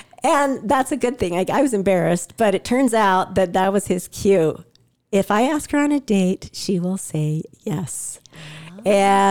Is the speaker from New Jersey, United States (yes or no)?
no; Idaho, United States; He was from California and I was from Idaho.